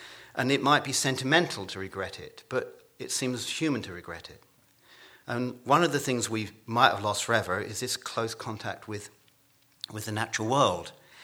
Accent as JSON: {"language": "English", "region": "England", "country": "United Kingdom", "said": "because I'm an Englishman and I'm going to talk about my opinions about the United States."}